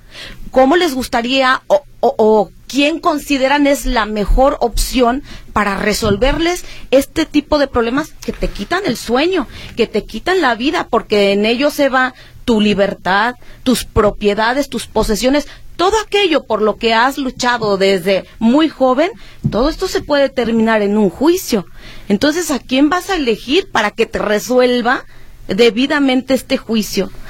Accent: Mexico; como mexicanos inteligentes que somos

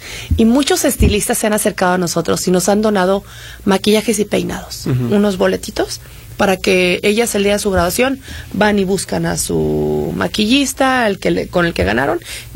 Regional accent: San Luis Potosí, Mexico; also born or lived in Tamaulipas; now in Mexico City, Mexico; Yo vivo en la Ciudad de México, soy nacida en Tamaulipas, ¿no? Y soy originaria de San Luis Potosí.

